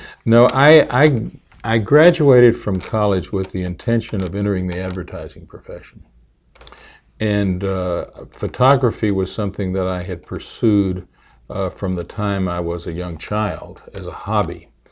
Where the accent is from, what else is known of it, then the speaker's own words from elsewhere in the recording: Nashville, Tennessee, United States; born there; now in Tulsa, United States; No, I was born in Nashville, Tennessee.